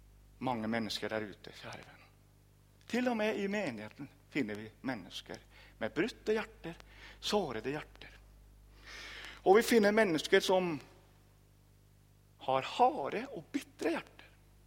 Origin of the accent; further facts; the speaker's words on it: Trøndelag, Norway; now in Sørlandet, Norway; Det er ikke så mange år siden jeg kom fra Trøndelag. Det var i 2000.